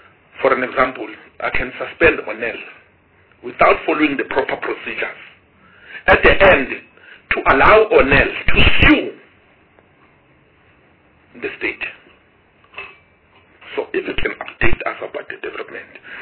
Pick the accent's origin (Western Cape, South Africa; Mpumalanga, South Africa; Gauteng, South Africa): Mpumalanga, South Africa; We are from Mpumalanga.